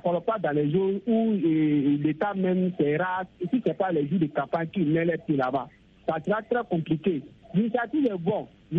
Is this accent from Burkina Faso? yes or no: yes; Burkina Faso; Voilà, par exemple, chez moi, au Burkina Faso, l'hôpital de référence de Ouagadougou, il y a beaucoup de choses qui manquent.